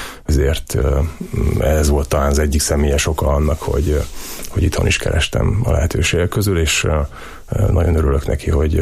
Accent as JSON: {"language": "Hungarian", "town": "Eger", "region": "Heves", "country": "Hungary", "tie": "born or raised there", "said": "Alapvetően egyébként egri vagyok, itt is születtem és itt is éltem, majdnem mindig, kivétel ez alól néhány év, amikor külföldön dolgoztam, de az utóbbi, majdnem 9 évben Tokajhegyalján dolgoztam, Erdőbényén egy kis borászatnál."}